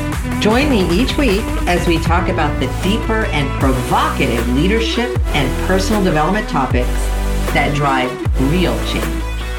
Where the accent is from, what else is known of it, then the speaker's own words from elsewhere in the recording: Greece; English is a second language; moved away as an adult; now in United States; I grew up in Greece. When I came to the United States, I attended college here and I also got two master's degrees.